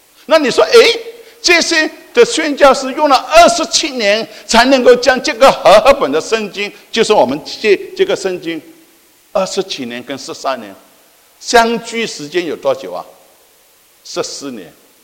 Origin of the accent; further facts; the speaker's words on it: China; 方便他们在向我们中国人来传福音的时候，我们中国人能够理解